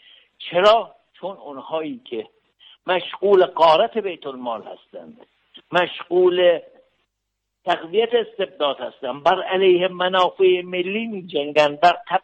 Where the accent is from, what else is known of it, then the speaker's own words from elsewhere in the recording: Iran; من به عنوان یک ایرانی، به عنوان کسی که به دموکراسی و لائیسیته اعتقاد دارم